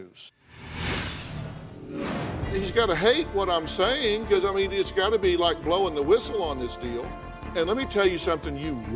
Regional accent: Texas, United States; You know, I grew up in Texas, and in Texas, it gets hot.

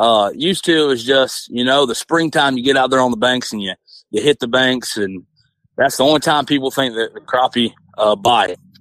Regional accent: Indianola, Oklahoma, United States; I grew up in a small town near McAlester, Oklahoma. Basically, I grew up in Indianola, graduated high school from Canadian, Oklahoma, and I have literally been living on Eufaula Lake here in Oklahoma my entire life.

